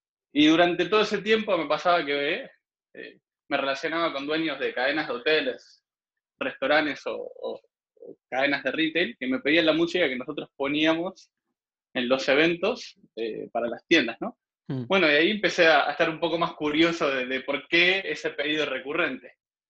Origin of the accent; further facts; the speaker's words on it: Argentina; en realidad vengo de Argentina, soy argentino.